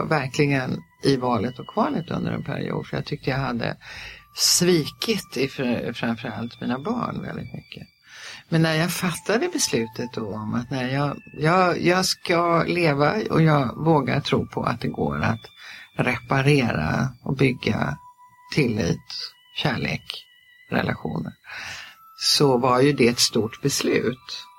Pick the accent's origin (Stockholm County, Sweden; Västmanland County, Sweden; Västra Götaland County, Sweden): Stockholm County, Sweden; Täby; born there; also born or lived in Simrishamn; från början så är jag född utanför Stockholm, ute i Täby, som då på den tiden var rena landet. Och sen så har jag bott i Stockholm, och sen så flyttade jag. I slutet på 70-talet flyttade jag ner till Skåne, till Simrishamn